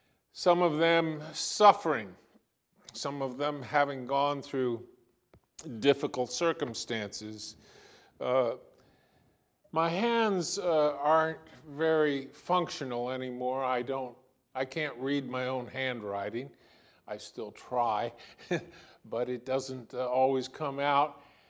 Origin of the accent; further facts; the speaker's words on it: Omaha, Nebraska, United States; I grew up in Omaha, Nebraska, where they had Strategic Air Command